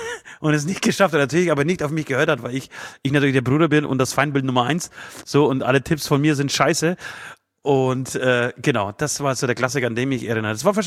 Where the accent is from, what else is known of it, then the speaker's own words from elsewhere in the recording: Speichersdorf, Bavaria, Germany; wir sind heute beheimatet in Bayreuth. In meiner, praktisch kann man sagen, Heimatstadt. Nein, ist es nicht meine Heimatstadt. Es ist zumindest die nächstgelegene Stadt von Speichersdorf aus gesehen.